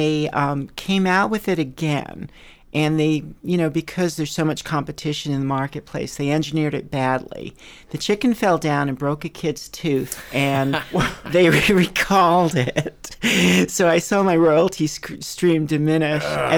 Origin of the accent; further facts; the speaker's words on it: Ossining, New York, United States; I'm originally from, I was born in New Jersey, brought up in Ossining, New York, which is home of Sing Sing Prison.